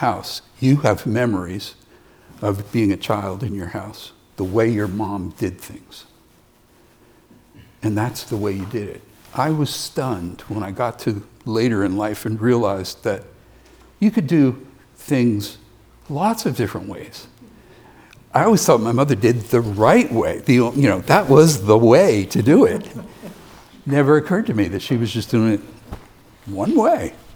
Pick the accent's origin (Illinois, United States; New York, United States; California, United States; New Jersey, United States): New Jersey, United States; now in Tennessee, United States; Well, I'm from New Jersey, and I moved to Tennessee, to West Tennessee. Not middle, not east, because they're different.